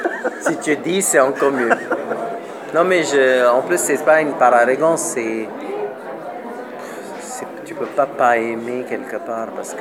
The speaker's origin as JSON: {"language": "French", "town": "Bangalore", "region": "Karnataka", "country": "India", "second_language": "French", "lives_now": "France", "said": "de Bangalore, du sud."}